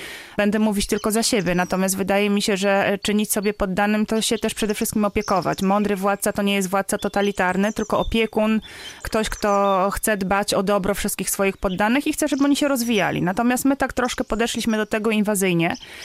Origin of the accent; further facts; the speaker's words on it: Podlaskie Voivodeship, Poland; My tutaj szczególnie na Podlasiu mamy jakiś gen w sobie, mamy tych lasów sporo, wyrośliśmy tutaj na obrzeżach puszcz różnych, Knyszyńskiej, Białowieskiej